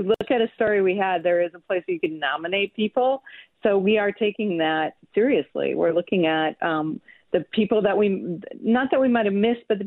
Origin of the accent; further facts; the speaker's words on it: Beloit, Wisconsin, United States; I'm from Beloit.